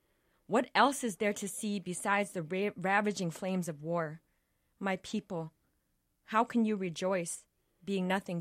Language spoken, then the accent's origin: English; St. Paul, Minnesota, United States; born there; I was born in Minnesota, St. Paul, right. United Hospital.